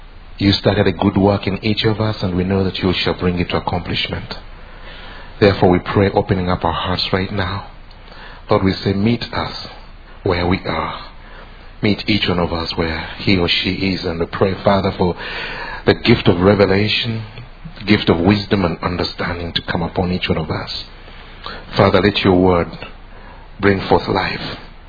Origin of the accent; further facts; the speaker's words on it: Uganda; I come from Uganda. Uganda is found in Africa, East Africa, just between Kenya and Congo.